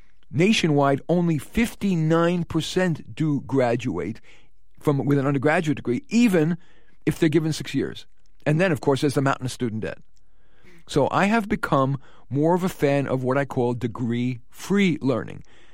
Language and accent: English; New York City, New York, United States; I grew up in New York City, where the culture values tough negotiation.